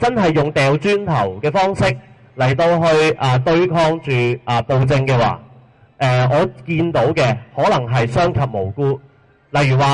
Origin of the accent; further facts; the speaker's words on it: Hong Kong; 只有透過嚟我哋香港人講出一國兩制嘅問題